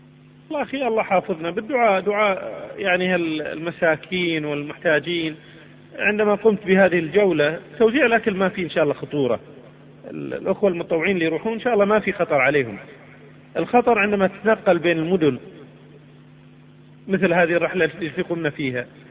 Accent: Kenya; ليس هذا عندنا في كينيا

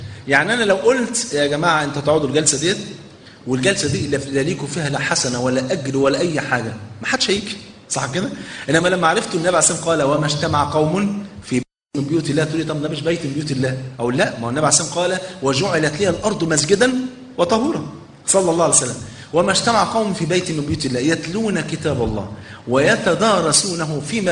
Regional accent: Egypt; أذكر بمناسبة الحديث ده في التسعينات عندنا في مصر

